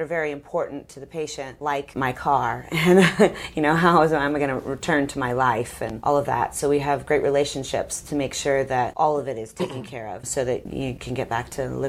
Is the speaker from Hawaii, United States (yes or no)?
no; Tampa, Florida, United States; I am born and raised in Tampa, Florida. I went away for school and came back and decided to raise my kids here because I had a great childhood here, too.